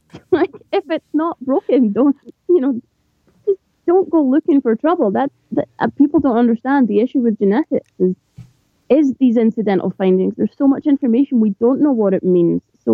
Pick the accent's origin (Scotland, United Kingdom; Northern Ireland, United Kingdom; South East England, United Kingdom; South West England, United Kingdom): Scotland, United Kingdom; and I am Scottish, so I will really try not to swear here.